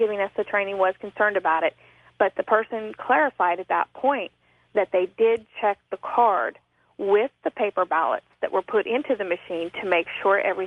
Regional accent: Kansas, United States; Hi. I'm from Kansas.

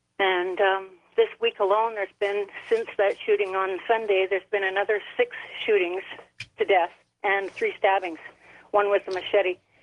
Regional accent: Calgary, Alberta, Canada; Oh, yeah. I'm from Calgary, Alberta.

